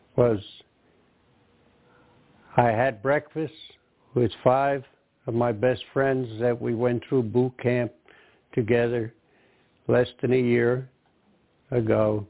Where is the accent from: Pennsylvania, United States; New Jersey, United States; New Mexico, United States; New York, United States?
New Jersey, United States; Union; I'm 89 years old. I'm from Union, New Jersey, and I'm one of the few Pearl Harbor survivors left in New Jersey.